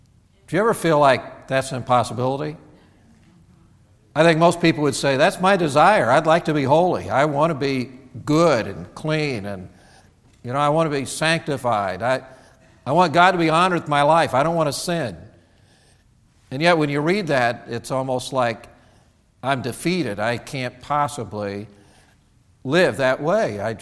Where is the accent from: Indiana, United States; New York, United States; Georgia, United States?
Indiana, United States; Somehow I feel like I'm from Indiana. I grew up there. That's my home.